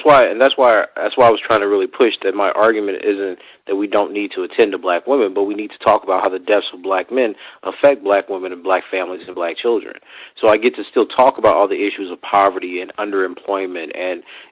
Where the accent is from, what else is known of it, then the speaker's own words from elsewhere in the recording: Louisiana, United States; if I go talk to my mom or my aunts, we're from Louisiana, right? Small, poor town in Louisiana.